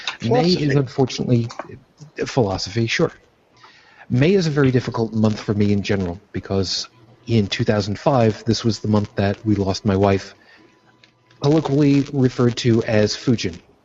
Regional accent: New York, United States; also born or lived in Brooklyn; now in Buffalo, United States; I was born in Brooklyn to a Roman Catholic household, raised on Long Island, now live outside of Buffalo, New York, and am an unabashed atheist.

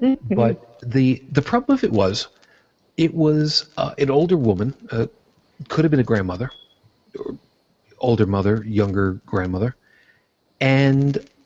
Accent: United States; I will forever be a city boy, even though I grew up 45 miles outside of New York proper.

